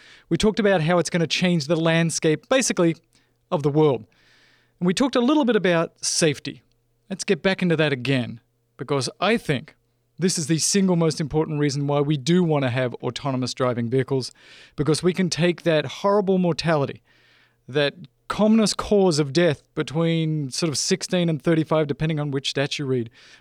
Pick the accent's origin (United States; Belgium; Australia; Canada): Australia; I grew up driving in Australia on the farm, 12-year-old.